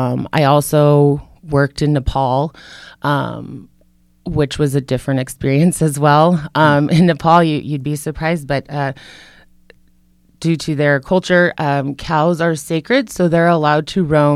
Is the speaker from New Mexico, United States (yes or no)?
yes; Taos Pueblo, New Mexico, United States; Well, I was raised in Taos Pueblo, New Mexico. It's a tiny little reservation in north central New Mexico in the Rockies.